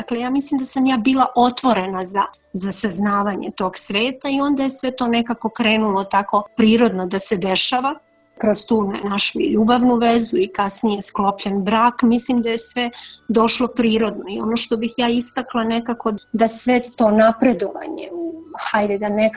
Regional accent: Šumadija and Western Serbia, Serbia; also born or lived in Kosovo; i meni se tu otvorio taj svet u tom dragačevsko-čačanskom kraju, jer sam ja nekako to detinjstvo delila između ta dva podneblja, jer mi je mama rodom iz Dragačeva, pokojni otac iz Čačka, i tako sam nosila već tada i tada dvozavičajnost.

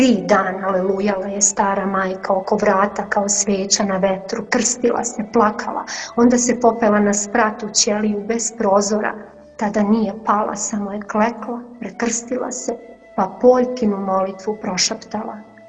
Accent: Čačak, Moravica District, Serbia; born there; ja koja sam rođena u Čačku i gdje je ta moja pupčana vrpca presečena

